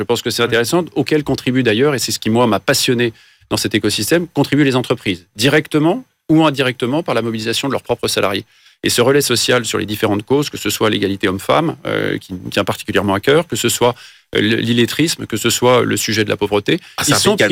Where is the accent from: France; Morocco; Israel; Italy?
France; moved away as an adult; now in Montréal, Canada; moi, en tant que Français arrivant à l'étranger, j'avais eu des expériences internationales, mais j'arrive au Québec et à Montréal